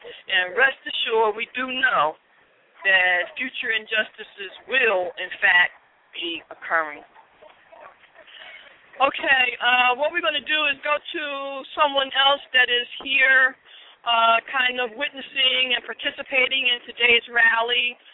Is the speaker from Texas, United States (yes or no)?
no; Virginia, United States; now in Philadelphia, United States; I'm from Virginia, but I've been living in Philly for the last 4 years. So Philly's my home.